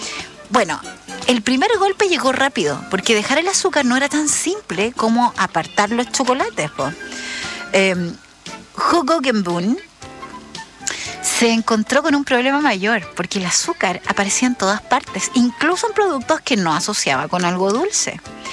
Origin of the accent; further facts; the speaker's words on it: Chile; uno como chileno lo sabe, porque el pancito nuestro que uno compra en las panaderías sabe diferente